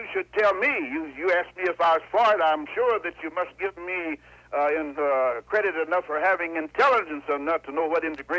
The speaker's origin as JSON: {"language": "English", "town": "Knoxville", "region": "Tennessee", "country": "United States", "tie": "born or raised there", "said": "Born in Knoxville, Tennessee. I'm a Southerner. Born and educated in the Southland."}